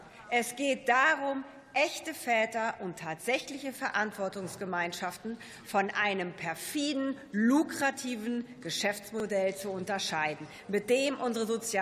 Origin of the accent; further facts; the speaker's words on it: Lower Saxony, Germany; Ich finde es ja immer schön, wenn mein Heimatland Spitzenreiter ist